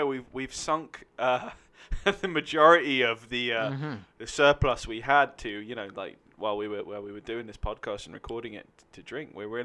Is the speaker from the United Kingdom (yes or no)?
yes; London, United Kingdom; I'm from London, United Kingdom, from a borough called... New Southgate / Enfield, like right on the border of those two.